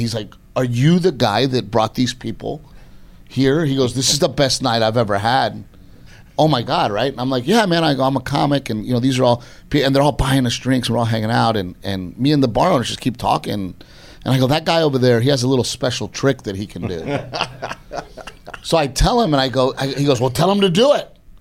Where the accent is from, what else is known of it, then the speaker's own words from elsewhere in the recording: Portland, Texas, United States; And I'm from Portland, Texas, which is already kind of weird.